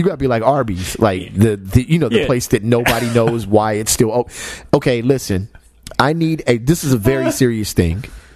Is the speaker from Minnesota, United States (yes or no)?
no; Los Angeles, California, United States; but growing up in Los Angeles, it's always been the most confusing thing to me.